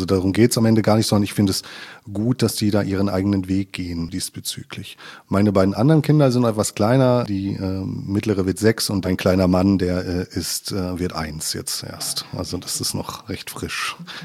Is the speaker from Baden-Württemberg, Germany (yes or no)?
no; North Rhine-Westphalia, Germany; Also ich bin selber, komme ich ja nicht aus Lemgo oder aus Lippe. Ich bin aus dem Ruhrgebiet, quasi Westfale, halber Sauerländer. Das ist irgendwie so ein Grenzgebiet, wo ich aufgewachsen bin.